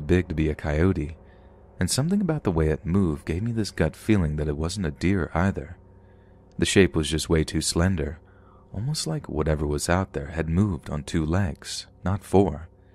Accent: Oregon, United States; my mom's family traditionally held quite a large gathering up at my uncle's place over in Sandy, in my home state of Oregon.

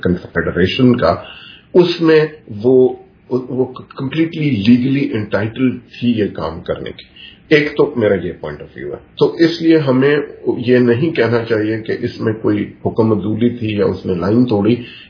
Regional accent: Pakistan; now in Canada; इतने सालों से मैं भी कनाडा में और आप भी हैं। हम चूंकि पाकिस्तान से आए होते हैं

